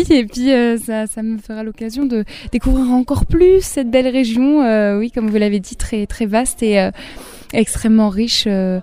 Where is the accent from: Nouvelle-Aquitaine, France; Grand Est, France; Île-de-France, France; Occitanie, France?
Nouvelle-Aquitaine, France; Saint-Mémin; also born or lived in Périgueux; Alors en fait, je suis originaire de Saint-Mémin. Je suis née à Périgueux, mais j'ai vécu à Saint-Mémin. Saint-Mémin, c'est dans le Périgord vert, près des gorges Lauvézères. Il y a un petit village très très joli.